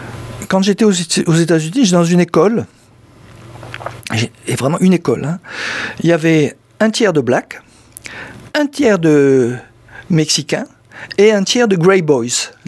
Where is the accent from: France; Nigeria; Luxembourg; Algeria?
Algeria; sur mon enfance en Algérie.